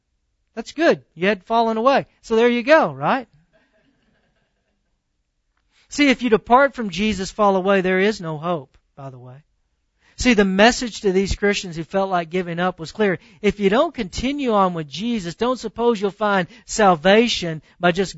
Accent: the South, United States; See, because for me, growing up in the South, I've seen plenty of people, I believe, make intellectual decisions and not truly saved.

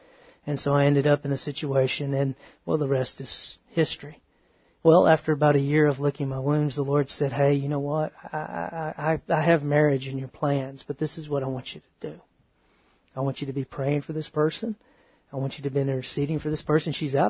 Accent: Texas, United States; I'm from the South, and I am from Northeast Texas, that is overly religious.

